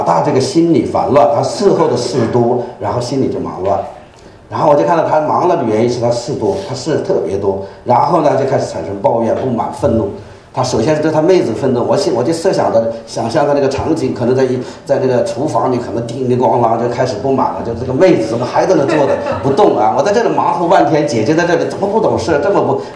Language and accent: Chinese; China; 我们中国人